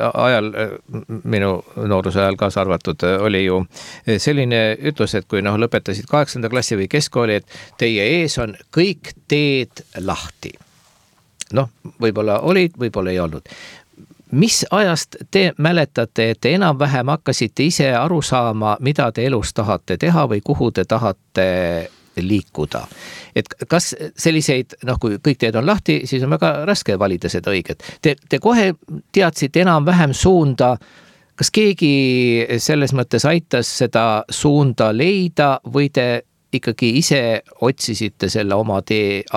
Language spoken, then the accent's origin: Estonian; Muhu, Saare County, Estonia; Mina kui sünnipärane muhulane